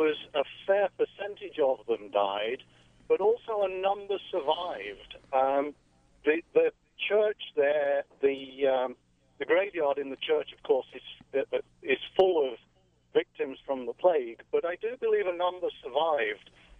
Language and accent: English; East Midlands, United Kingdom; I grew up in Derbyshire and know the village very well.